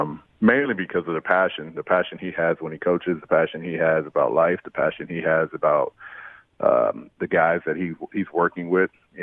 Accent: San Jose, California, United States; You know, Mark Spears and I, we grew up in San Jose. He was at a rival high school

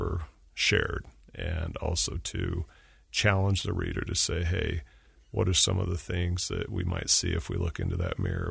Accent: Utah, United States; I wanted to get back west. I missed Utah. I'm from Utah.

